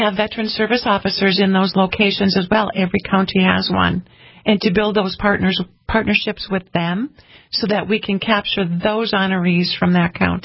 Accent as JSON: {"language": "English", "town": "Linton", "region": "North Dakota", "country": "United States", "tie": "born or raised there", "said": "He has longtime connections to Linton, my hometown."}